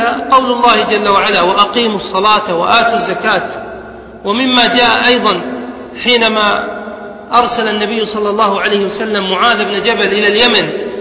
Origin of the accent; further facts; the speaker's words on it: Kuwait; عندنا في الكويت مثلا كان 85 جرام يساوي 600 دينار كويتي